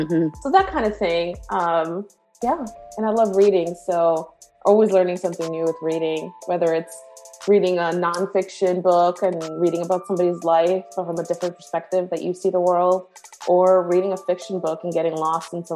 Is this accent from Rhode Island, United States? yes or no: yes; Rhode Island, United States; moved away as an adult; also born or lived in Bronx; now in North Carolina, United States; I was born in the Bronx, but I grew up from 3 to 18 in Rhode Island. So for better or for worse, Rhode Island is home. PVD, love my peeps.